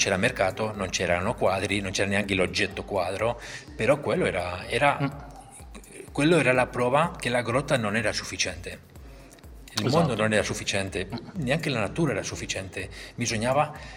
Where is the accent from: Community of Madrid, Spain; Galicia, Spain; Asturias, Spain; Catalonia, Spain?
Catalonia, Spain; Barcelona; Italian is a second language; also born or lived in Paris / New York; now in Reggio Emilia, Italy; sono nato in Spagna, cresciuto a Barcellona, poi ho vissuto anche a Parigi, ho 5 anni a New York e da 8 anni che abito a Reggio Emilia, e proprio in questo momento mi sto trasferendo a Firenze.